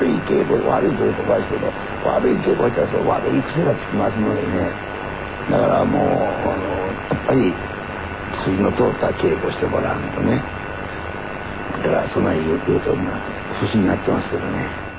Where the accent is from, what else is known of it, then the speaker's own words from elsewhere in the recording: Osaka, Japan; accent: Osaka dialect; 私大阪弁しかよう喋れないんですよ。